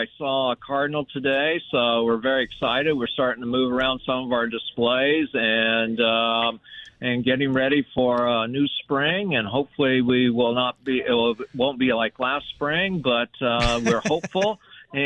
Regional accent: Illinois, United States; I grew up in Illinois

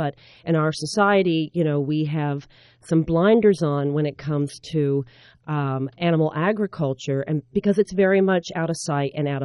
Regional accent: Louisville, Kentucky, United States; I grew up in Louisville, Kentucky, lost my leg to cancer as a child, went to college

